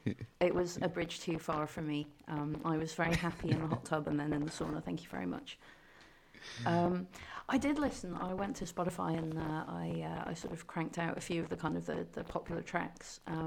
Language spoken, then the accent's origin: English; Scotland, United Kingdom; And I said, actually, I'm British. I'm Scottish, in fact.